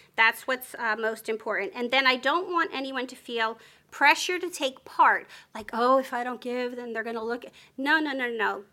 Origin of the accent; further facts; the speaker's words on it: New Jersey, United States; I know I talk really fast. I'm from New Jersey.